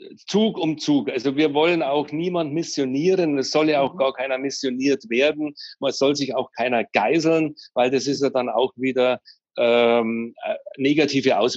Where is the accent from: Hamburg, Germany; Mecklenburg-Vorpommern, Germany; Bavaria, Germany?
Bavaria, Germany; Ich komme aus Bayern.